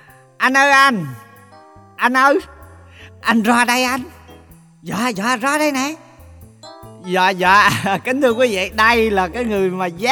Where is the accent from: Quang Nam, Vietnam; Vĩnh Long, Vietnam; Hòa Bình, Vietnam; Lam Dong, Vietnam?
Quang Nam, Vietnam; Dạ em là người sinh ra và lớn lên ở xứ Quảng.